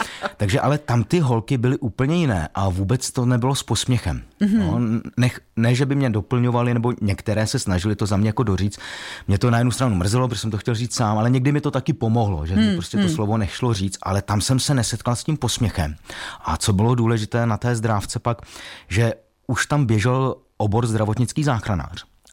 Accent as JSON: {"language": "Czech", "town": "Ústí nad Labem", "region": "Ústí nad Labem Region", "country": "Czechia", "tie": "born or raised there", "also_born_or_lived": "Prague", "said": "Narodil jsem se v Praze, ale cítím se být Ústečákem. Severočechem."}